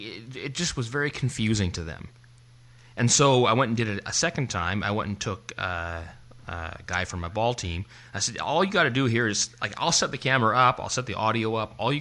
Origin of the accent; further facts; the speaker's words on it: Canada; Well, of course we're lumberjacks. We're Canadian.